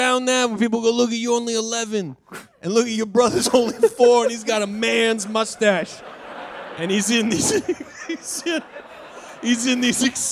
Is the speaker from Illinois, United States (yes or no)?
no; Brooklyn, Iowa, United States; We're from Brooklyn. We're from Brooklyn, Iowa.